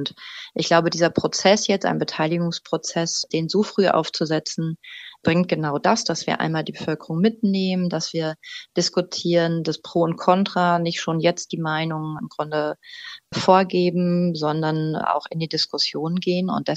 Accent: North Rhine-Westphalia, Germany; wenn ich mir alleine das Ruhrgebiet angucke oder NRW, wo ich herkomme

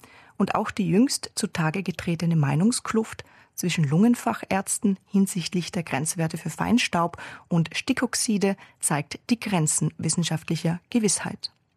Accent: Austria; Als Österreicherin darf ich bestätigen, die Abwesenheit eines Tempolimits auf deutschen Autobahnen fasziniert.

